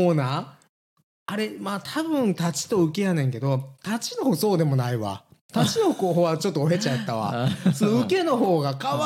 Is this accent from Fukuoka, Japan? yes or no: no; Osaka, Japan; もう、まあ、なんしろ私、大阪の人間ですからね。